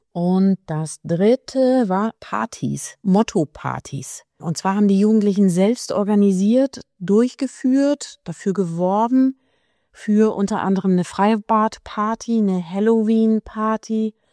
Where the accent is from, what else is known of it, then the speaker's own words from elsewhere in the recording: Lower Saxony, Germany; ich bin in der Elbmarsch aufgewachsen und war dann aber natürlich lange Jahre weg.